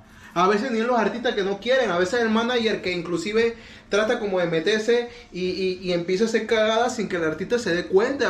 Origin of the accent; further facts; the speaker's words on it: Panama; por lo menos si, mira, como panameño, si no te gusta la música